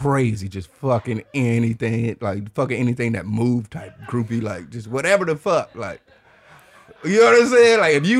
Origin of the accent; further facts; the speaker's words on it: Detroit, Michigan, United States; I'm from Detroit?